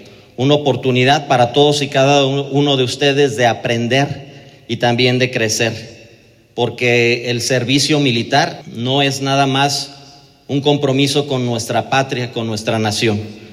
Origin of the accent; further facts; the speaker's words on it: Mexico; todo aquello que valoramos como mexicanos